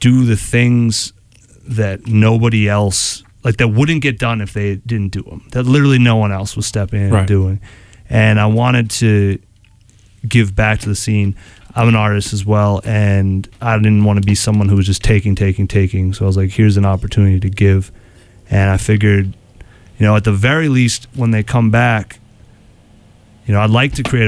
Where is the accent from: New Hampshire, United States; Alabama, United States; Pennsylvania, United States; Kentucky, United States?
New Hampshire, United States; On Live Free or Die, I'm from New Hampshire.